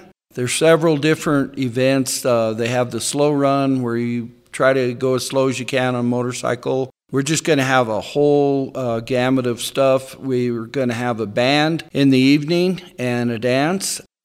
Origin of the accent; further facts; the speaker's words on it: Monte Vista, Colorado, United States; I was born and raised in Monta Vista, and I was on the Monta Vista Fire Department for 26 years.